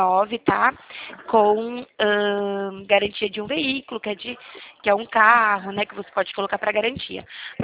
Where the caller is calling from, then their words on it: Limeira, São Paulo, Brazil; De Limeira, São Paulo.